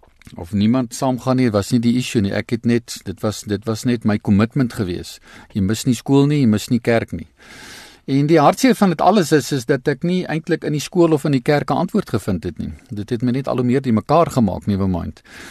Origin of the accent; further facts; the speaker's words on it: Hoopstad, Free State, South Africa; also born or lived in Frankfurt; ek is in Frankfurt gebore in Augustus in die sneeu en maar ek het my die res van my skoolloopbaan eintlik of my hele skoolloopbaan eintlik op Hoopstad deurgebring.